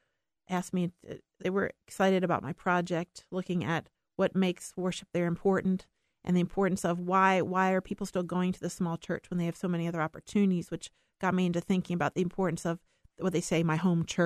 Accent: Pennsylvania, United States; I mean, I was aware of race growing up, and in my own neighborhood, there was definitely the African-American section of town.

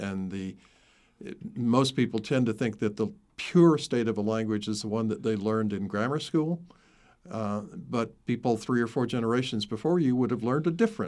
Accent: South Carolina, United States; accent: Southern; now in Wilmington, United States; And I grew up in South Carolina, but mm-hmm. I've been working in radio so long, I probably have lost most of my Southern accent. Although living here in Wilmington, I'm glad to be able to use the word y'all

